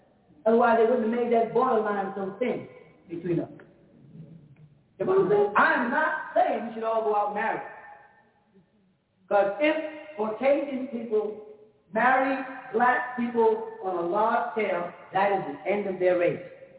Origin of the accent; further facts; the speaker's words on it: Jamaica; I'm just Jamaican.